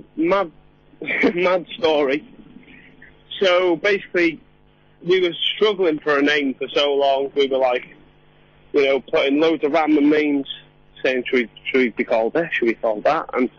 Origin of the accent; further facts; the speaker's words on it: Wrexham, Wales, United Kingdom; So, we're from Wrexham.